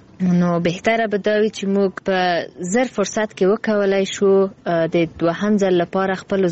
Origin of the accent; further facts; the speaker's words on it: Herat, Afghanistan; زه پښتنه یم، هرات ولایت څخه.